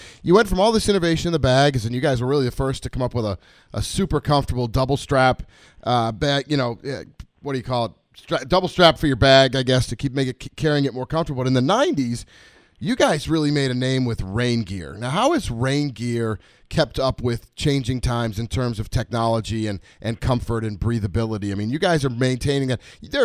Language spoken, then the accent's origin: English; New England, United States; Even growing up in New England and playing in the 40s and 30s, I've never worn pants playing golf.